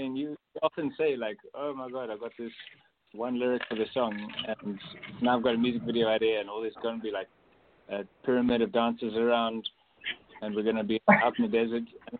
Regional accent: Cape Town, Western Cape, South Africa; also born or lived in Johannesburg; I'm from South Africa. I'm from born in Johannesburg, grew up in Cape Town.

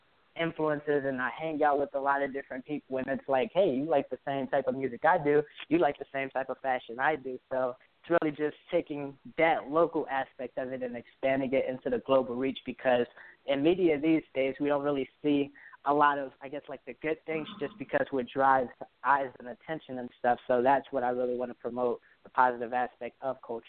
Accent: Southfield, Michigan, United States; And I don't know if you know, but I'm originally from Detroit, right outside the city. I'm from Southfield, Lathrop Village area. So shout out to Detroit.

